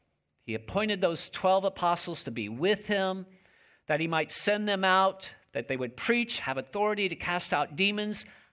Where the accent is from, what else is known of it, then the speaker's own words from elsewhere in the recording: Kansas, United States; Growing up, I grew up in Kansas, very fertile land, and we had a large vegetable garden in our backyard.